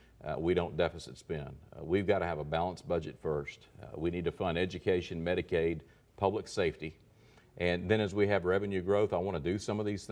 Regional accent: Prescott, Arkansas, United States; Firestone Building Products in my hometown in Prescott.

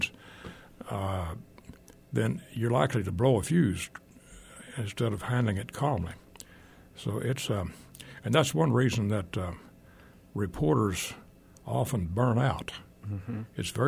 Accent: Hot Springs, Arkansas, United States; And those of us up on the fringe, western northern Arkansas, I grew up in Hot Springs, we didn't fit that image.

